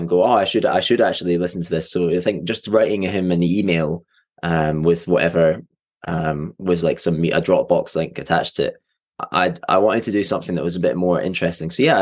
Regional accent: Scotland, United Kingdom; now in Glasgow, United Kingdom; I live in Scotland, in Glasgow. I'm from Clackmannanshire, kind of near the Ochil Hills, and then I grew up there, moved to Glasgow to be a musician

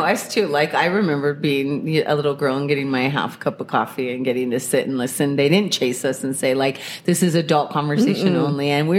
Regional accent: Colorado, United States; we grew up in Southern Colorado

